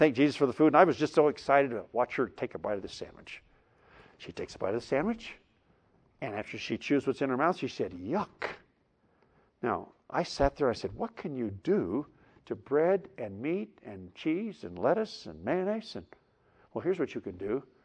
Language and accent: English; Iowa, United States; She's from Indiana, I was from Iowa, so we had not known each other.